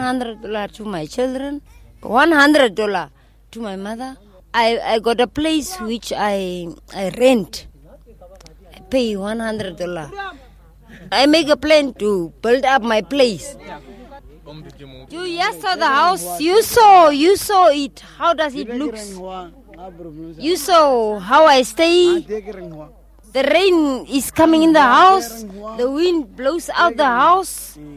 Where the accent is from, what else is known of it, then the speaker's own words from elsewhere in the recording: Keetmanshoop, Karas Region, Namibia; now in Windhoek, Namibia; I'm born in Namibia. I come from Kermanshoop. I'm born in Kermanshoop. When I finish with my school in Kermanshoop, I start my work in Windhoek and I'm working here.